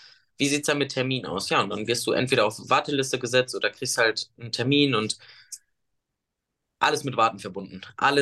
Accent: North Rhine-Westphalia, Germany; ich komme aus der Nähe von Bielefeld

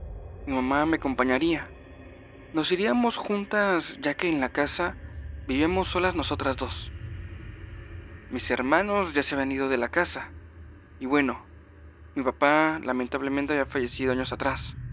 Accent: Puebla, Mexico; Soy de Puebla

